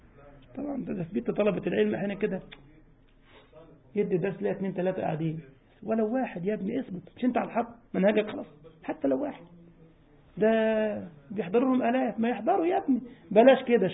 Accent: Egypt; أنا كنت أقول كده للشباب عندنا في مصر

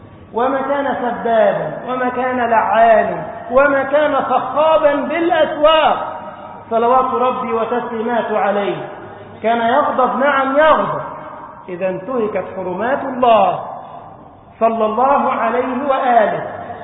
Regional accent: Giza Governorate, Egypt; مسجد عمرو بن العاص عندنا في الجيزه

